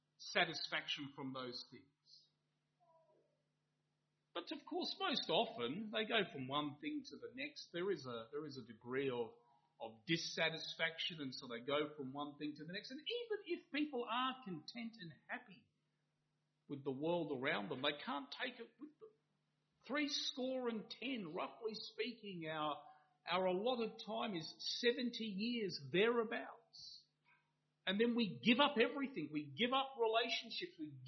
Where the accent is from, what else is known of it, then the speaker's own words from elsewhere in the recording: Australia; My parents were 10-pound Poms. I've always taken great interest in my roots. I love my roots. But being an Australian and calling ourselves of this ethnicity or this nationality, there's nothing wrong with that.